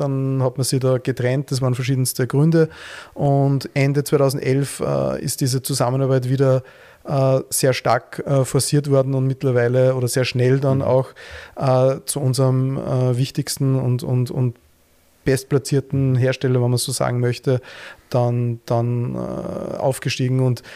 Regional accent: Austria; Also zu Tonet als Österreicher da keinen Bezug zu haben, ist fast unmöglich

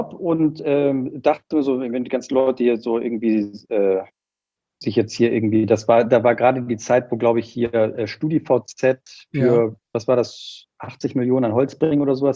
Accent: Hamburg, Germany; Ich bin Hamburger. Ach so. In Hamburg geboren, im Nordosten von Hamburg aufgewachsen, an der Grenze zu Schleswig-Holstein. Bin jetzt mittlerweile 43

